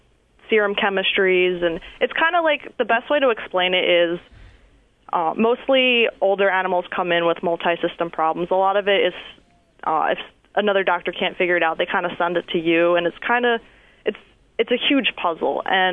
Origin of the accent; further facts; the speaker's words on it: Croydon, Pennsylvania, United States; I come from Croydon, Pennsylvania.